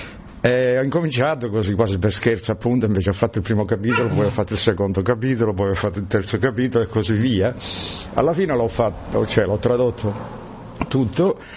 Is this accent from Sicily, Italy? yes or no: yes; Sicily, Italy; Mi ricorda molto la mia infanzia, come sono cresciuto in Sicilia